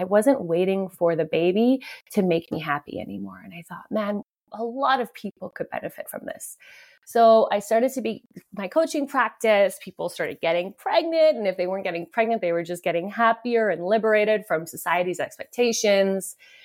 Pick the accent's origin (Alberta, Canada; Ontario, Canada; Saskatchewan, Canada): Alberta, Canada; Edmonton; So I'm from Edmonton, Alberta, Canada. So I'm a Canadian girl.